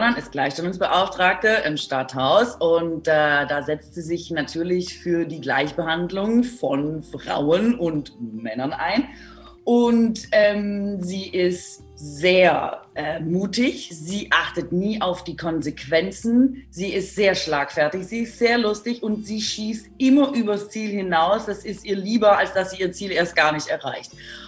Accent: Baden-Württemberg, Germany; ich komme ja aus Baden-Württemberg

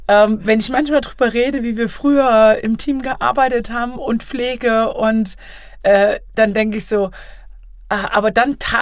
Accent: Hesse, Germany; das Kegelspiel, was ja meine Heimat ist.

